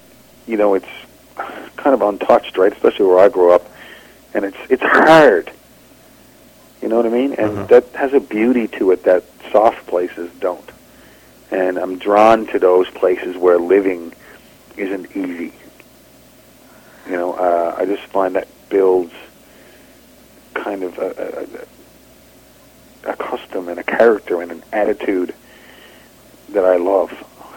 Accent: Newfoundland and Labrador, Canada; I'm a Newfoundlander. That's part of Canada, so I'm Canadian.

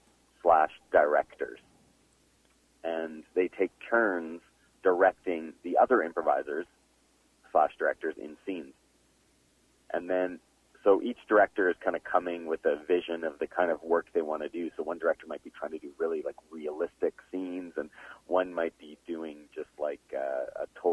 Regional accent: Calgary, Alberta, Canada; I was really lucky actually growing up in Calgary

